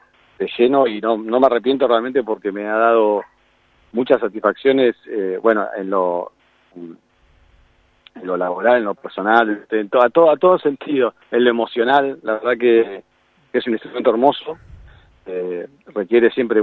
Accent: Pinamar, Buenos Aires Province, Argentina; moved away; yo cuando me fui de Pinamar a estudiar a Buenos Aires música

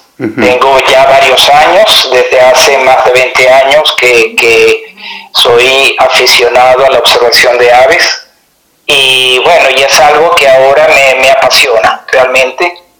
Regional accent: Venezuela; No, yo soy venezolano.

